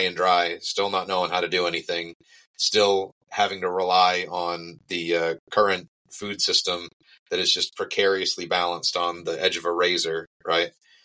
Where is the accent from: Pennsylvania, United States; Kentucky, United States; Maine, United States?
Maine, United States; Prospect; now in North Carolina, United States; long story is, we're both from Maine.